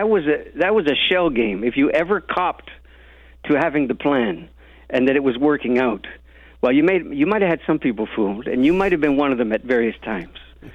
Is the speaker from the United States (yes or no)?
no; Canada; look, man, I'm a Canadian.